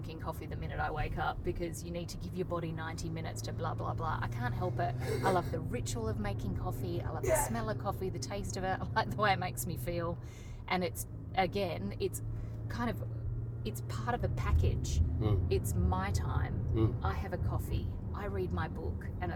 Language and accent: English; Adelaide, South Australia, Australia; So I grew up in Adelaide, in Happy Valley, and always thought it was...